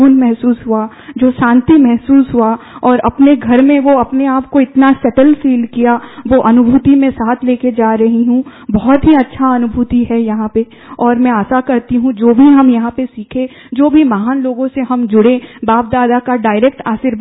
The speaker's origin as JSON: {"language": "Hindi", "region": "Odisha", "country": "India", "said": "मैं उड़ीसा से हूँ"}